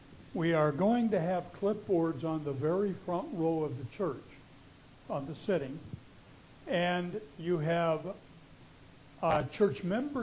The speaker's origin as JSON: {"language": "English", "town": "Phoenix", "region": "Arizona", "country": "United States", "tie": "born or raised there", "said": "You know, I was raised in Phoenix."}